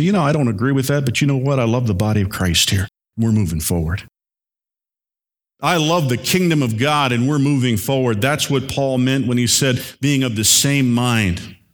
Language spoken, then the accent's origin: English; Hammond, Indiana, United States; Just as where I grew up in Hammond, Indiana, outside of Chicago, there were churches when I was growing up